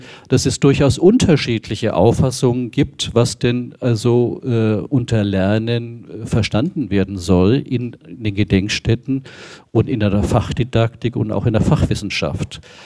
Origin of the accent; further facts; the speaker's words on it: Nuremberg, Bavaria, Germany; ich bin in Bayern aufgewachsen, habe dort auch studiert, komme aus Nürnberg und war 1968 Zeitzeuge, als der erste FC Nürnberg deutscher Meister wurde.